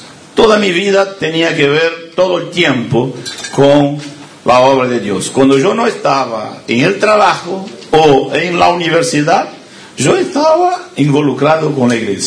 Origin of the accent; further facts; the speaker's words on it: Porto Alegre, Rio Grande do Sul, Brazil; Spanish is a second language; porque yo soy de sur de Brasil, no soy de ahí de Bahía, soy de sur de Porto Alegre, cerca de acá.